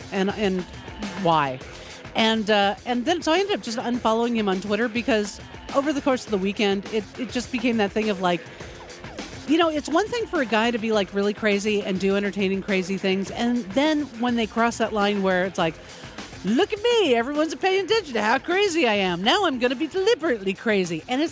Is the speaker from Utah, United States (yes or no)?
no; California, United States; no, I grew up in Los Angeles County, but we still had Sheriff John.